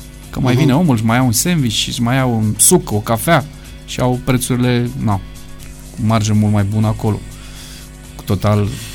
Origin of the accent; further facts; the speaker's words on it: Romania; Și sunt român.